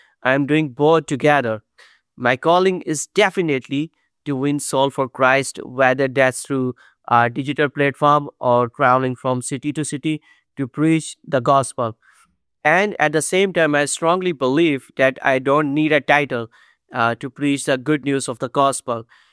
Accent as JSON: {"language": "English", "country": "Pakistan", "said": "and I'm from Pakistan."}